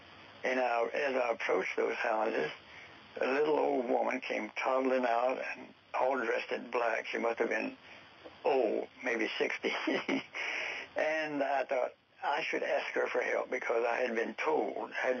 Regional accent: Louisiana, United States; born there; He says, where were you born? And I said, I was born in Louisiana.

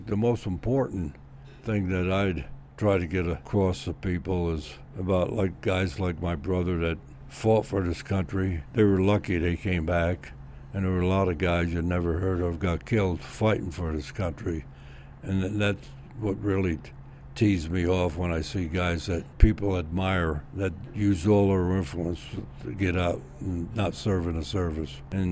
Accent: New Jersey, United States; also born or lived in New York; He asked me, where are you from? I said, New Jersey, born in New York.

